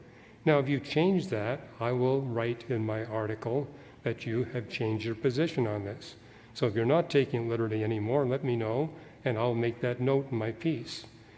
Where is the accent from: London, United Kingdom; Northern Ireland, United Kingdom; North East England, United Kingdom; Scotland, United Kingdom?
Scotland, United Kingdom; My sons wanted to know, being a Scotsman, if I was descended.